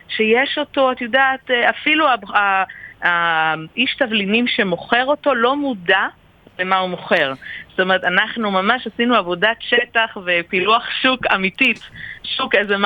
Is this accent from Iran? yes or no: yes; Iran; אני איראנית